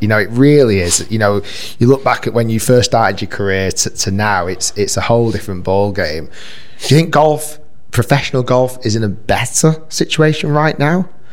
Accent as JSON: {"language": "English", "town": "Manchester", "region": "North West England", "country": "United Kingdom", "tie": "born there", "said": "I was born in Manchester. I'm a Manchester United fan."}